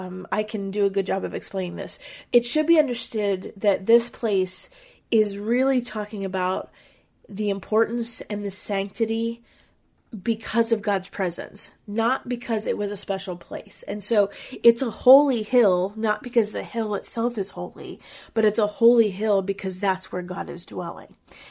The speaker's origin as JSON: {"language": "English", "region": "Pennsylvania", "country": "United States", "said": "And, you know, we're from Pennsylvania, so we see that with the Pittsburgh Steelers"}